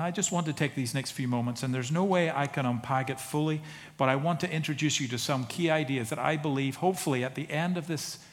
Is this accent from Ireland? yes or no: yes; Ireland; Well, I'm Irish. What do you expect?